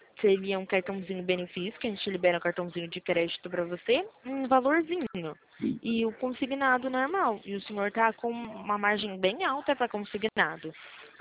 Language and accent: Portuguese; Limeira, São Paulo, Brazil; eu sou de interior de São Paulo, tá? Daqui de Limeira